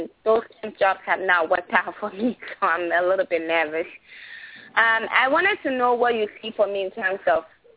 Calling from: Chicago, Illinois, United States; I'm calling from Chicago.

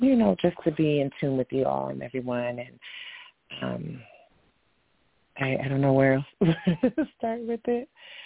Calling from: Phoenix, Arizona, United States; I'm calling from actually Phoenix, Arizona, or Chandler, Arizona, Gilbert, Arizona, but it's a Colorado area code.

